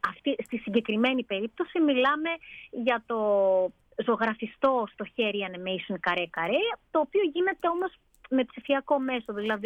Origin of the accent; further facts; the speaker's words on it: Miami, Florida, United States; επειδή γεννήθηκα και μεγάλωσα στο Μαϊάμι